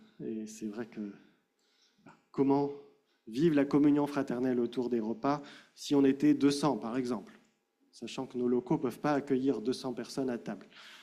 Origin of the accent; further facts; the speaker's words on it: France